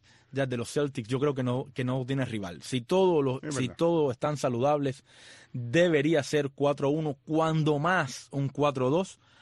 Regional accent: Matanzas, Cuba; born there; yo nací en Matanzas, pero eso no tiene nada que ver.

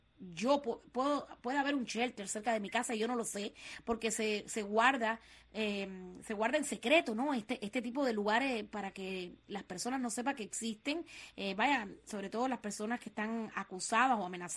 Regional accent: Cuba; Esto ocurre en Cuba desde niña. Yo recuerdo episodios muy fuertes como esto allá en mi tierra.

